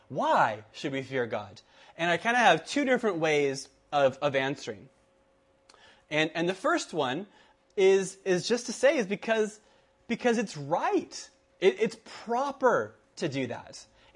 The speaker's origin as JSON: {"language": "English", "region": "California", "country": "United States", "said": "I come from California. I come from Southern California."}